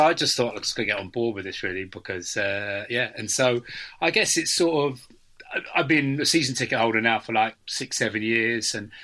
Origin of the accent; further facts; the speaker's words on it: Cambridge, East of England, United Kingdom; I grew up in Cambridge.